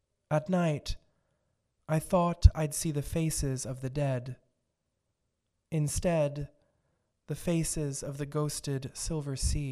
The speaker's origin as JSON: {"language": "English", "region": "New Jersey", "country": "United States", "tie": "born or raised there", "accent": "South Jersey", "said": "my hometown, which is in South Jersey, in November, and I realized that, you know, having a South Jersey accent makes rhyming really difficult sometimes"}